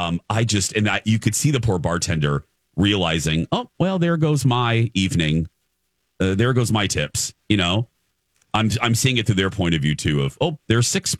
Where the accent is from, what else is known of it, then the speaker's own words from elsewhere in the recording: Indiana, United States; I grew up in Indiana, and in Indiana, you kids cannot sit at a bar.